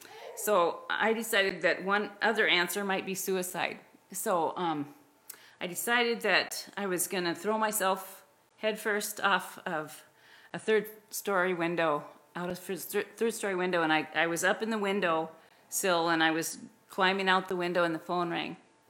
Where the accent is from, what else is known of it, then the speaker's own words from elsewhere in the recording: Hastings, Nebraska, United States; Good morning. … I grew up in Hastings, Nebraska. That's where I was born and raised, and I was the 4th kid.